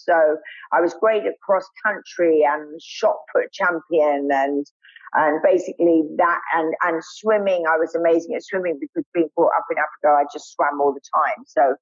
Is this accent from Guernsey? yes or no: yes; Guernsey; I was born and bred in Guernsey, which is an amazing island. It's 5 by 10 miles, I think.